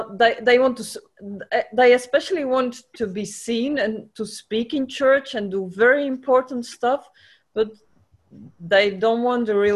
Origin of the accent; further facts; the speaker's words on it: Belgium; English is a second language; I'm from Belgium.